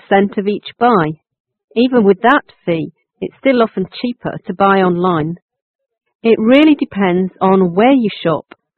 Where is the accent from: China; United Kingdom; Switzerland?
China; now in United States; I came from China, and even in college, all we have to do in the class is to be a good listener.